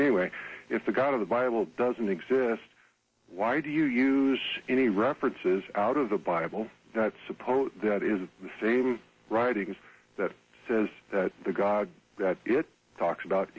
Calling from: Oregon, United States; Hi, I'm calling from Oregon.

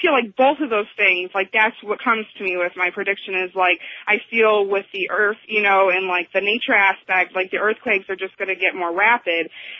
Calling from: Cleveland, Ohio, United States; I'm calling from Cleveland on WTAM 1100 AM.

